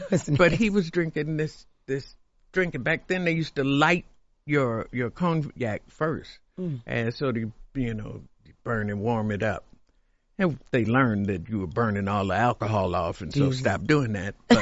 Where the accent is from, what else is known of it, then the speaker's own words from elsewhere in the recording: Chicago, Illinois, United States; And so I'm from Chicago.